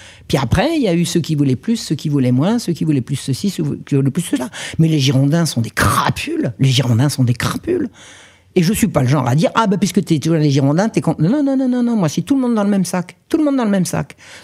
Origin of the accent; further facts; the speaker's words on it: France; Je suis française, là, mais pas à moitié.